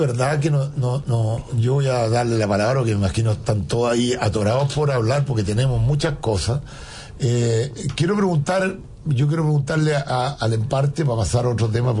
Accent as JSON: {"language": "Spanish", "country": "Chile", "said": "yo soy chileno y él es el presidente de Chile, por lo tanto es mi presidente."}